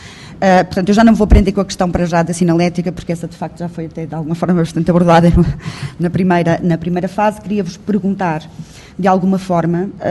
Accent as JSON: {"language": "Portuguese", "town": "Porto", "region": "Norte", "country": "Portugal", "said": "eu que sou da cidade de Porto"}